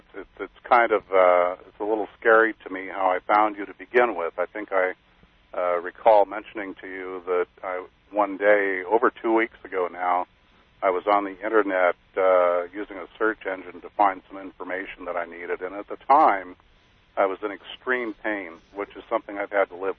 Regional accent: Irvine, California, United States; I'm from Irvine, California.

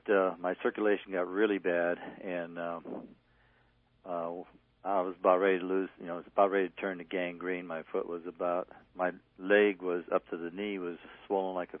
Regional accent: Norwalk, California, United States

